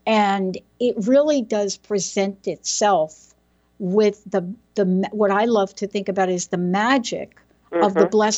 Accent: Bronx, New York, United States; I was born in the Bronx. And, District 14, which a young congresswoman is from right now, went to PS 14, went to Christopher Columbus Hi

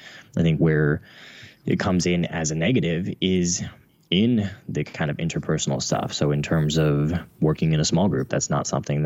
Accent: California, United States; Yeah, so I am from the Central Valley in California, which is not the California you think of. It's basically like the Midwest. Yeah. It's farm country. I grew up on what used to be an almond orchard

